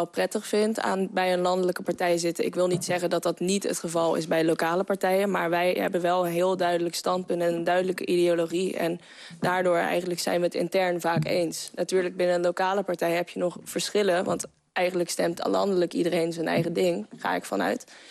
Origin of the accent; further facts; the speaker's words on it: Venlo, Limburg, Netherlands; Ja, ik kom dus ook gewoon uit Venlo.